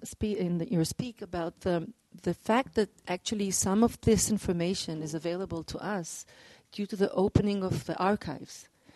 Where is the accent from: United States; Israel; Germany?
Israel; I'm from Israel.